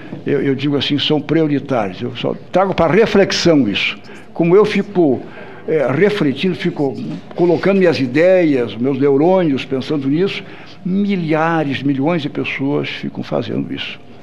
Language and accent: Portuguese; Santa Catarina, Brazil; also born or lived in Carazinho; eu, como gaúcho catarinense, sou nascido em Carazinho e criado no Oeste Catarinense